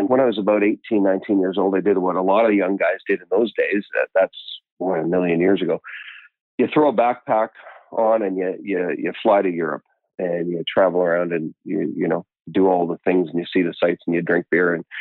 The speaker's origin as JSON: {"language": "English", "town": "Vancouver", "region": "British Columbia", "country": "Canada", "tie": "born or raised there", "said": "Yeah, I grew up in the Vancouver area, and I know we've got a pretty local listenership. 51 years in New Westminster. I'm an old fart now."}